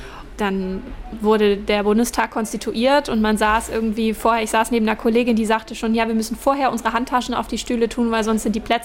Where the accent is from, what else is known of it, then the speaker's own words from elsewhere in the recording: Rendsburg, Schleswig-Holstein, Germany; born there; Genau, nee, in Rendsburg bin ich geboren.